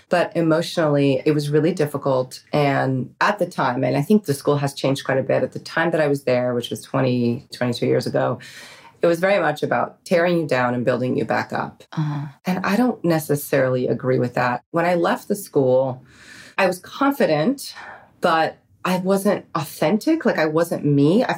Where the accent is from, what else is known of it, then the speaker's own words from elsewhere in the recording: New York, United States; You know, I grew up in New York. I thought I was really tough.